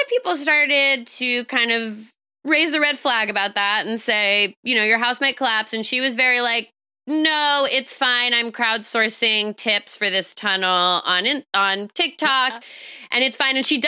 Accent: Fairfax County, Virginia, United States; my hometown of Fairfax

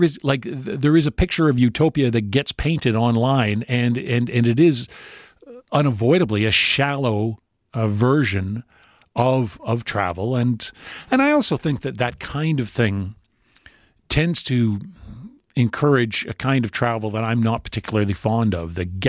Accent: Brandon, Manitoba, Canada; I grew up in Brandon, Manitoba. And the funny thing is now I travel back to Brandon, Manitoba whenever I can.

